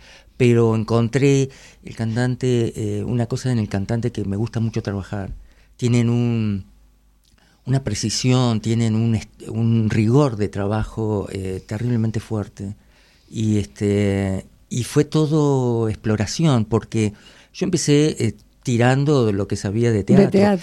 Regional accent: Rufino, Santa Fe, Argentina; Y soy de Rufino, de Santa Fe.

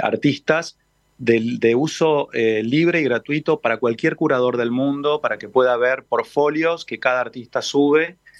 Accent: Entre Ríos, Argentina; yo soy de Entre Ríos, ¿no? O sea, que conozco eso.

